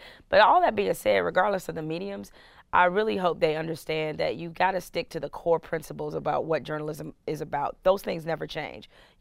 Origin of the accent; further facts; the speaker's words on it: Detroit, Michigan, United States; I grew up in Detroit. Detroit during the late 80s, early 90s, everybody was a Michigan fan